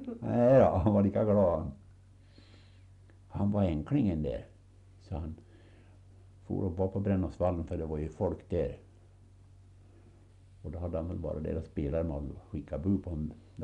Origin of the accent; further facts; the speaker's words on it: Bergsjö, Gävleborg County, Sweden; Ifrån, vi kommer från Bergsjö.